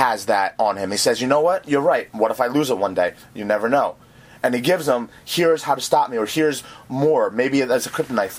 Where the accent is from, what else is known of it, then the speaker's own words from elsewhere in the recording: Greece; But if you ask a Greek what they are, we say Imelenika, we are Hellenic, we are Hellene, we come from Hellene.